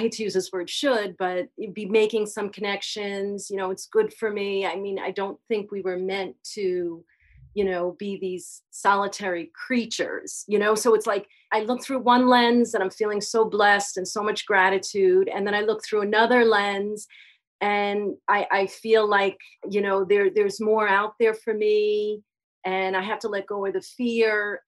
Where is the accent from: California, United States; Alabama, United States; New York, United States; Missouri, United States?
New York, United States; moved away as an adult; now in Colorado, United States; Colorado. I'm from New York, but recently.